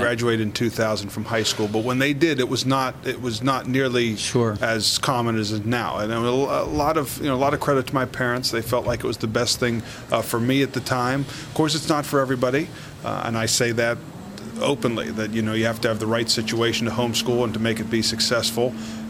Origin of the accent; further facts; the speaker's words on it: Hindman, Pennsylvania, United States; Yes. I grew up in Hindman, which is southern Bedford County. I now live here in Bedford, right in the borough, so I've been here most of my life.